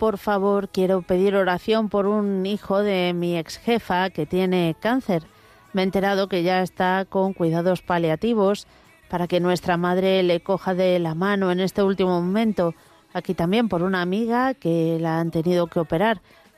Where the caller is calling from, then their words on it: Region of Murcia, Spain; Un saludo y un beso enorme desde Murcia.